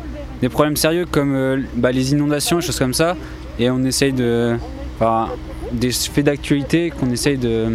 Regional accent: Grenoble, Auvergne-Rhône-Alpes, France; je viens de Grenoble

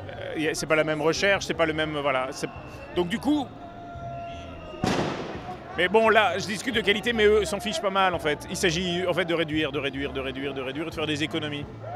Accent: Lille, Hauts-de-France, France; Ah ben, d'abord parce que je suis lillois

